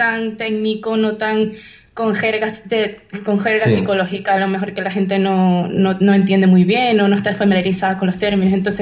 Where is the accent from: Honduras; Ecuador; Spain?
Spain; Canary Islands; soy psicóloga, soy de Tenerife, vivo en La Laguna, una ciudad preciosa.